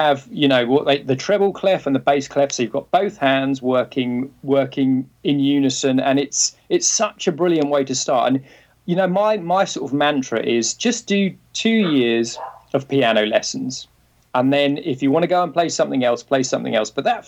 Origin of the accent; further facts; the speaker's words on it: London, United Kingdom; now in United States; Originally from London, actually. And we've been sort of transplanted in the US now since 1996 when I first came out here with a band. And then we went back to London for 2 years